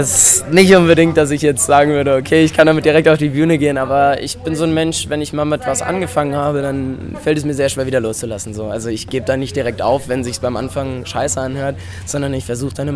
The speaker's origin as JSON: {"language": "German", "town": "Darmstadt", "region": "Hesse", "country": "Germany", "said": "Ich komme aus Darmstadt, das liegt in Hessen, das ist so ungefähr 20, 30 Minuten von Frankfurt entfernt."}